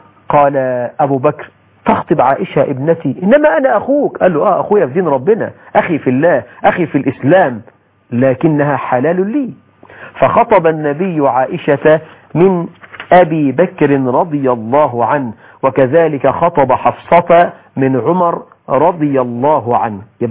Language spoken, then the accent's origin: Arabic; Egypt; يقولك في الأمثال عندنا في مصر اخطب لبنتك، بيقولوها كده اخطب لبنتك ولا تخطبش لابنك.